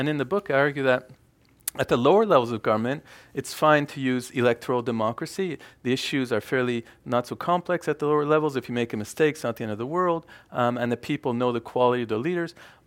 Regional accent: Canada; I'm Canadian

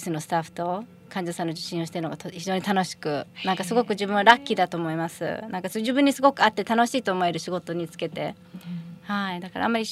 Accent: United States; also born or lived in Japan; アメリカに父が、駐在員の形でアメリカに来ました。あの私が3歳の時に。

